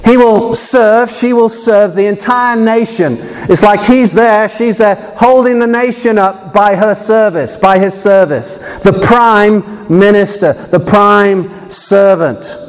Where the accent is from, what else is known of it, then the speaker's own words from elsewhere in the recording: United Kingdom; now in United States; I come from the United Kingdom originally. I'm now fully-fledged American. I can vote. But I don't have the accent that shows that.